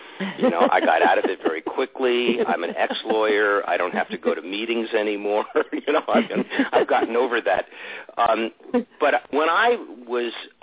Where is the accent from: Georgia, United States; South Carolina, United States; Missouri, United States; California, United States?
California, United States; Beverly Hills; a lot of people I knew growing up in Beverly Hills, which is where we lived, couldn't handle it.